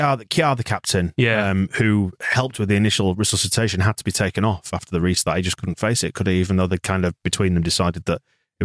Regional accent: Bradford, Yorkshire and the Humber, United Kingdom; It's a very distant memory, but I was in Bradford. I'm from Bradford.

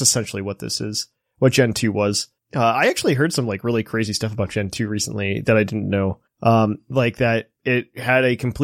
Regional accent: United States; as a kid growing up in America, you go to, like, the department store in Celadon City

